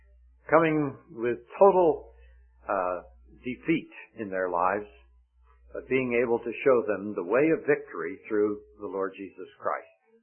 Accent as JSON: {"language": "English", "region": "New Jersey", "country": "United States", "said": "we come from New Jersey, back in the highly populated area of the Northeast"}